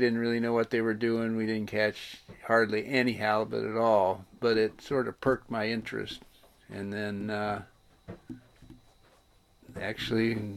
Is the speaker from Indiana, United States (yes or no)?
yes; Indiana, United States; moved away as an adult; now in Alaska, United States; I was born in Indiana and went through high school and got out of there as quick as I could.